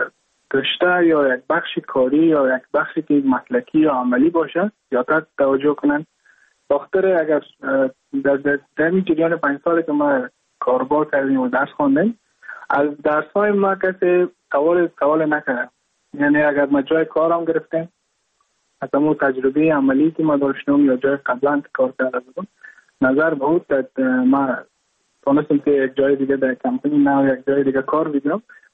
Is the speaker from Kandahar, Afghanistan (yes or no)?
no; Mazar-i-Sharif, Balkh, Afghanistan; moved away as an adult; now in India; از مزار شریف هستم، از قریه شیرآباد که از قریای درفتاده مزار شریف بخ می باشم که ما در سال 2019 ماه جون به هندوستان آمدم